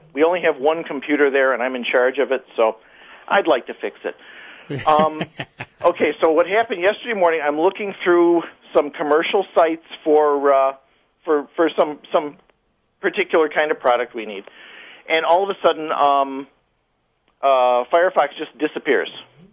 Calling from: Greece; I'm in Greece.

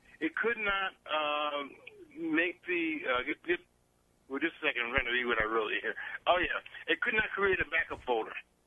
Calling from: Buffalo, New York, United States; Calling from Buffalo.

